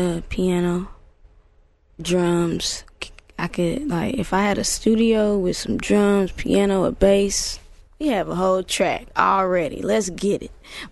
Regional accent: Decatur, Georgia, United States; I am from Decatur, Georgia.

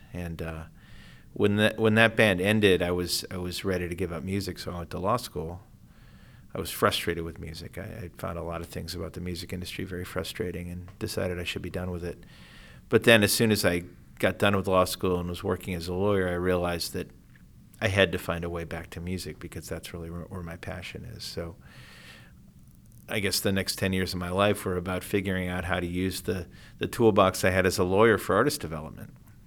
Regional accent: Bloomington, Indiana, United States; I grew up in Bloomington, Indiana, and he would come through for the Bean Blossom … Bluegrass Festival.

